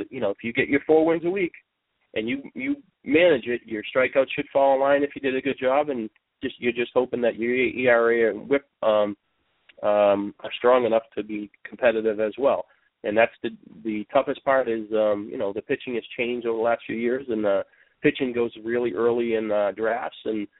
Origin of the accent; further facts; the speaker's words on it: Boston, Massachusetts, United States; and I'm from the Boston area